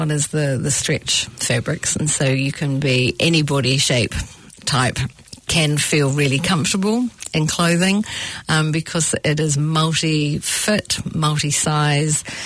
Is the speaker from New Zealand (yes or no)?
yes; New Zealand; we come from New Zealand where we produce the sheep, the wool.